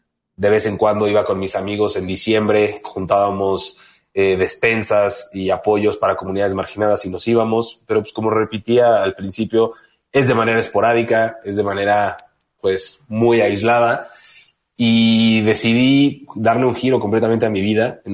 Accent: Mexico City, Mexico; yo estudié mercadotecnia, yo soy de la Ciudad de México

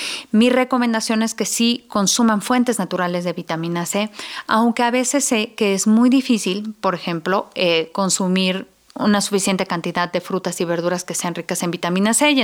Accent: Mexico; nosotros como mexicanos consumimos una gran cantidad de chile.

